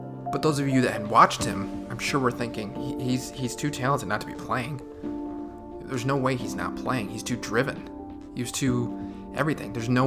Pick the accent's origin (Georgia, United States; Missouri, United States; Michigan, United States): Michigan, United States; It might be because I'm from Michigan.